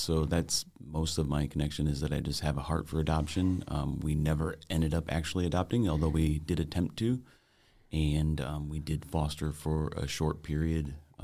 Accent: Chicago, Illinois, United States; now in Elkhart County, United States; I grew up in Chicago with my mom, and then made it back to Elkhart County, where I've lived most of my life.

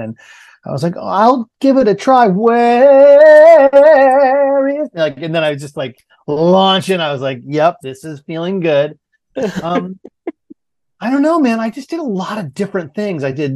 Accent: Portland, Maine, United States; I grew up in Maine, in Portland, Maine

